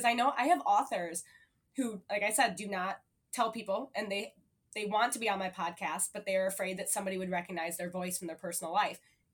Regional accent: La Grange, Illinois, United States; Well, so I grew up in LaGrange.

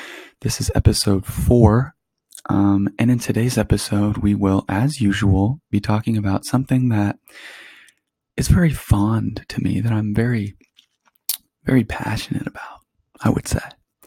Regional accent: Columbus, Ohio, United States; I'm from Columbus, Ohio, for those of you fans who do not know.

